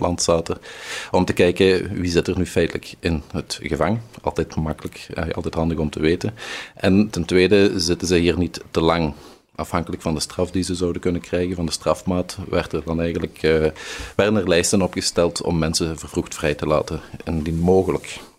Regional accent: Overpelt, Flanders, Belgium; Ik ben origineel afkomstig uit Overpel, Pel tegenwoordig.

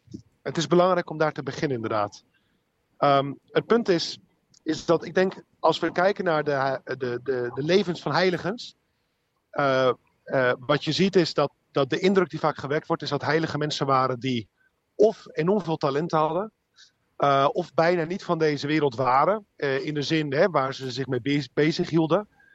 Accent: Rotterdam, South Holland, Netherlands; now in Amsterdam, Netherlands; Ik woon in Amsterdam. Ik kom oorspronkelijk uit Rotterdam, ben ook half Spaans, half Nederlands. Mijn moeder komt uit Spanje, mijn vader uit Nederland.

